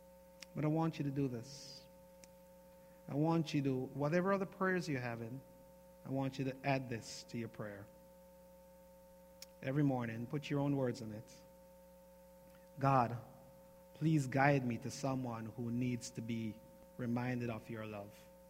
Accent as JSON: {"language": "English", "country": "Jamaica", "said": "I'm from Jamaica, and Jamaicans say a word like stupidest."}